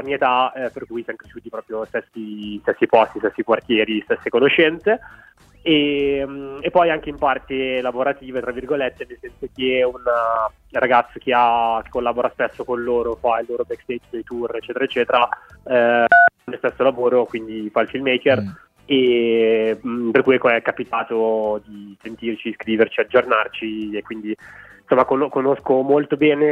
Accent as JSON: {"language": "Italian", "town": "Belfast", "region": "Northern Ireland", "country": "United Kingdom", "tie": "born or raised there", "said": "che è West Belfast piena, quindi proprio a 300 metri da dove stavano loro"}